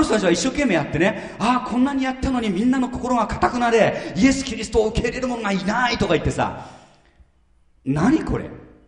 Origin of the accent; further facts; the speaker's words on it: Marumori, Miyagi, Japan; たまに僕らの田舎にもあるんですけども、まああれ丸森っていうところに集団生活してるね